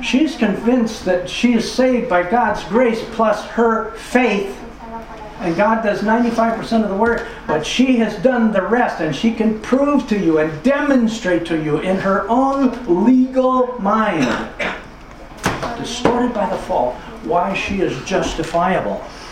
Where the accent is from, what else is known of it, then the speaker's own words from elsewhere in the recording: United States; now in France; I'm an American. I could commit a crime and America could ask France to extradite me, and they probably would.